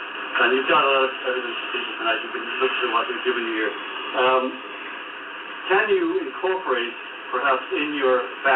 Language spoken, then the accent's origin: English; Connecticut, United States; I'm down from Connecticut, and it's crazy up there, too.